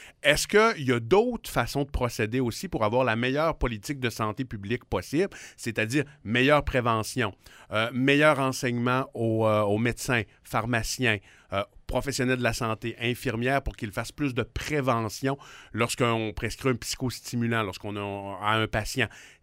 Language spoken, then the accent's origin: French; Saguenay, Quebec, Canada; accent: Chicoutimi; J'ai demeuré 8 ans à Québec. J'ai fait mon doctorat en médecine à Québec. Je suis originaire de Chicoutimi. Certains vont reconnaître l'accent.